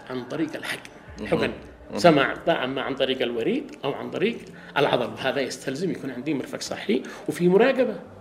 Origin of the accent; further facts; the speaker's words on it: Yemen; عندنا في اليمن